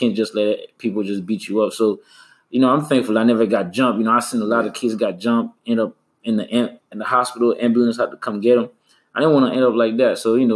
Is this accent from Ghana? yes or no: no; Haiti; English is a second language; now in United States; Born and raised in Haiti, came to the state in 2003 and fell in love with hip-hop, and here we are now.